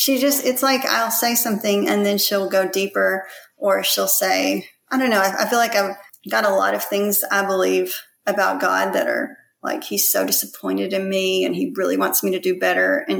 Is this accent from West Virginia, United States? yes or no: no; Arkansas, United States; also born or lived in Indonesia / Malaysia; now in Philippines; I'm from Arkansas, but my husband and I have lived in Southeast Asia for the last 21 years. We've lived in Indonesia, Malaysia, and now we're in the Philippines.